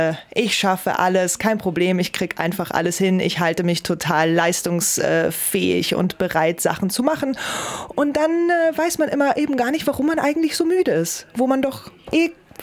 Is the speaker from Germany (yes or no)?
no; Vienna, Austria; ich weiß, man hört es nicht sehr, aber ich komme aus Wien.